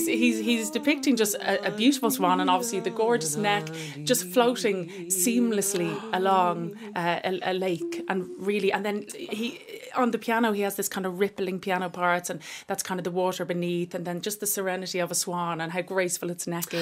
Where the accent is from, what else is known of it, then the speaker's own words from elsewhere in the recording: Dublin, Leinster, Ireland; Well, I'm from Dublin and I suppose I always did, acting and music.